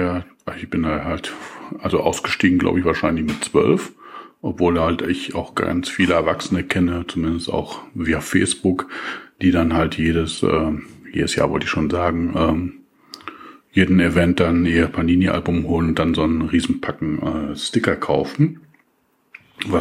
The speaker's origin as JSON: {"language": "German", "country": "Germany", "said": "also schön weit rauslehnen als Deutscher."}